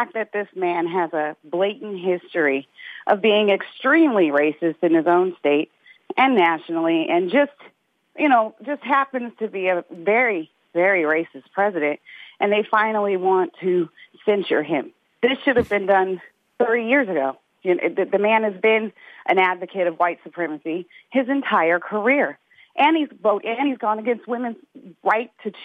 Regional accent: Omaha, Nebraska, United States; moved away as an adult; now in Baltimore, United States; which I'm 34 years old, and I'm originally from Omaha, Nebraska. I moved in 2016 because I could see which way my state was going. I wouldn't be a part of that. So I moved here to Baltimore.

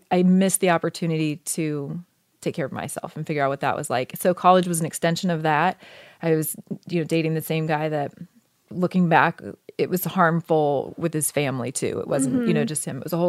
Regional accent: Oregon, United States; And I grew up in Oregon, which I loved.

